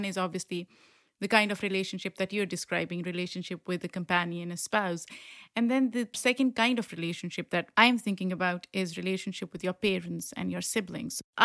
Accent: Pakistan; I grew up in Pakistan, a very collectivist society, community-based.

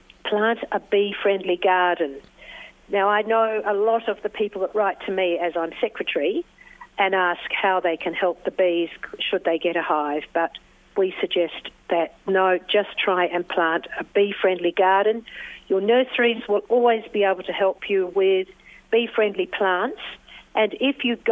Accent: New Zealand; moved away; I grew up in New Zealand and there were lots of bumblebees when I grew up there. I haven't been living in New Zealand for 40 years

